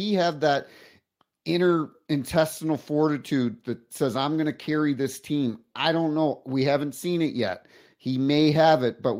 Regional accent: New Brunswick, Canada; I grew up in New Brunswick.

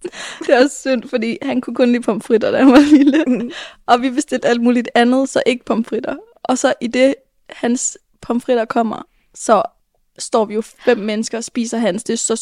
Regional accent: Jutland, Denmark; Jeg har lige været hjemme i Jylland med min kæreste.

